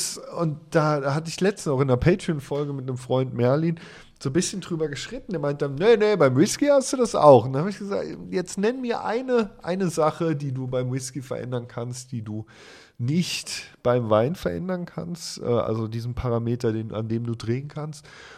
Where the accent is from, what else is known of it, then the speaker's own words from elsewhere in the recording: Klotten, Rhineland-Palatinate, Germany; Aufgewachsen in Klotten an der Mosel, fraßen wir im Herbst die Trauben aus dem Weinberg